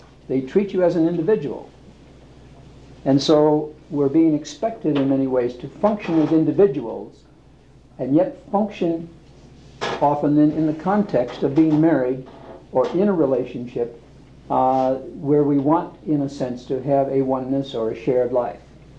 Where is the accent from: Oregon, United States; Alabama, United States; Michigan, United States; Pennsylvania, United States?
Oregon, United States; Portland; from Portland, Oregon, and there I'm in private practice as a counselor